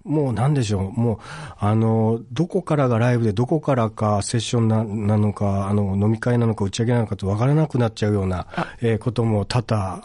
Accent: Tagawa, Fukuoka, Japan; 僕は、出身は福岡県の田川市っていうとこです

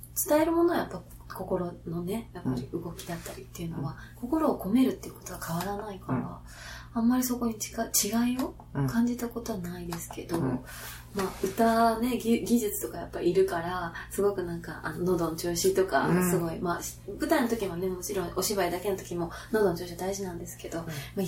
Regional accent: Kobe, Hyogo, Japan; あの、神戸、兵庫県の神戸市出身なんですけど

